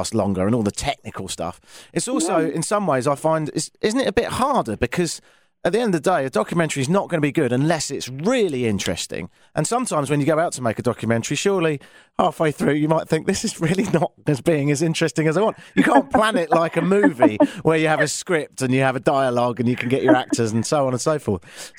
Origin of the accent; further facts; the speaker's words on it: United Kingdom; I'm British.